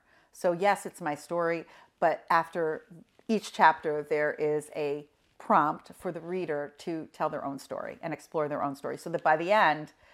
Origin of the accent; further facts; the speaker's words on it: Philadelphia, Pennsylvania, United States; one of the first talk shows that happened to be in Philadelphia, my hometown.